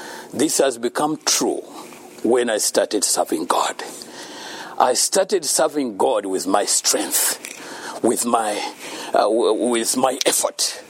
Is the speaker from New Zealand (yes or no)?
no; Uganda; born there; English is a second language; And why I was born in Africa, why I was born in Uganda particularly.